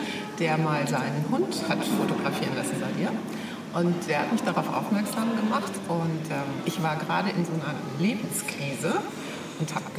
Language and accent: German; Bonn, North Rhine-Westphalia, Germany; Ich verrate auch mein Alter, ich bin 62 Jahre alt. Und ich komme aus Bonn, arbeite dort noch als Office Managerin.